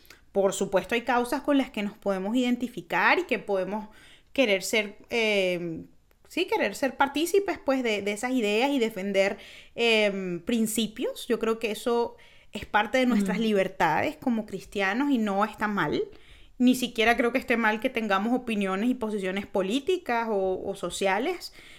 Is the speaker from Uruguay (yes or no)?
no; Venezuela; que pues vengo de Venezuela